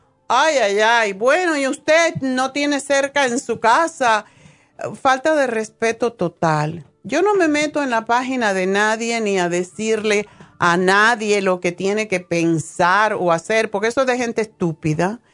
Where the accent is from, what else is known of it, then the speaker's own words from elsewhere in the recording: Cuba; also born or lived in Madrid; now in United States; Cuando yo salí de Cuba, estuve viviendo en Madrid y en España pedí la residencia de los Estados Unidos.